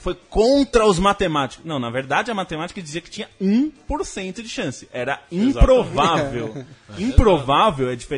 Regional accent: São José dos Campos, São Paulo, Brazil; eu sou de São José dos Campos, a minha família de São José

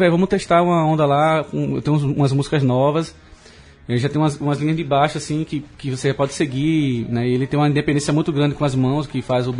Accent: São Cristóvão, Sergipe, Brazil; Eu morei desde, eu nasci em São Cristóvão, então uhum. Eu morei até o ano passado. E, pô, eu teve uma época mágica, cidade de interior mesmo

